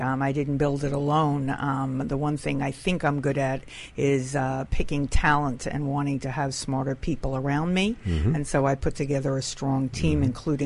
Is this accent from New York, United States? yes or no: yes; New York City, New York, United States; From New York City, the Bronx.